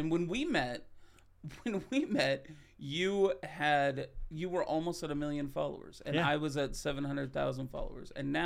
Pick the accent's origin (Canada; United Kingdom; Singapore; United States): Canada; I'm from Canada.